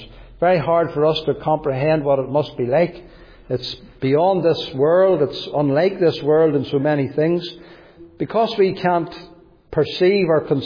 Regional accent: United Kingdom; that we're British, we're not embarrassed by being British, we're not ashamed of it

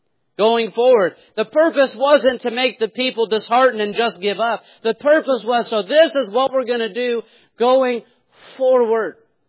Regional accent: New York, United States; My wife is from here in Texas. I'm from New York State.

